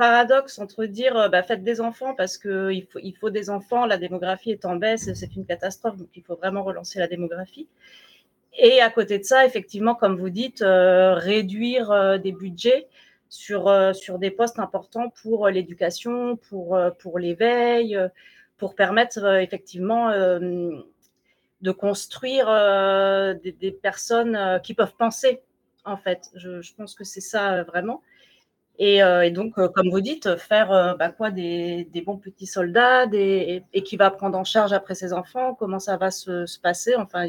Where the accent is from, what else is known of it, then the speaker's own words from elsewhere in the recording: France; du président français, mon pays d'origine